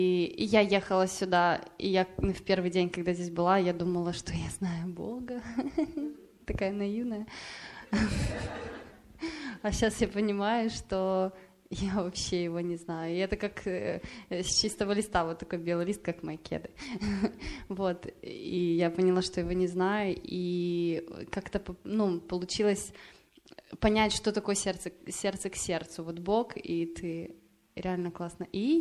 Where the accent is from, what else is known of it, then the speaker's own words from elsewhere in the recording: Brest, Brest Region, Belarus; я из Беларуси, из Бреста